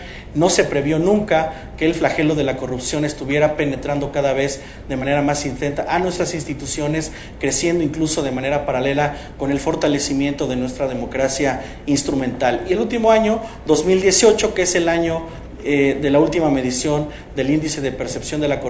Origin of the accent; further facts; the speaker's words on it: Mexico; como mexicanos estamos más cerca de Zambia que de Dinamarca o que de Noruega.